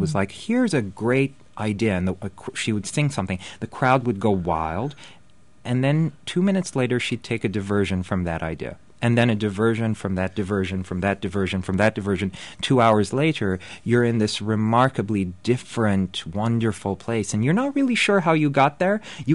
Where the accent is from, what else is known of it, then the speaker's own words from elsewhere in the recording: London, United Kingdom; also born or lived in New York / Paris; now in United States; Well, my earliest memories actually were growing up in London, where I spent 10 years of my life. And between New York, London, Paris, various parts of the Middle East